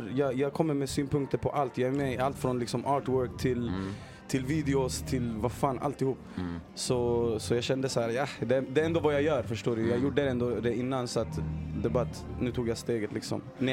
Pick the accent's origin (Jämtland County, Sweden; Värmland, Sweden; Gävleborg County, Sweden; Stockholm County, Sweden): Gävleborg County, Sweden; Gävle; born there; Jag är född i Gävle.